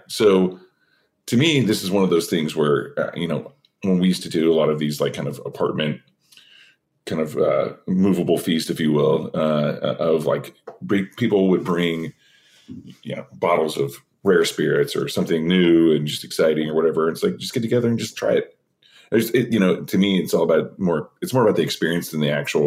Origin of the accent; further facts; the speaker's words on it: Oklahoma, United States; I'm an identical twin. I'm a Gemini. I'm from Oklahoma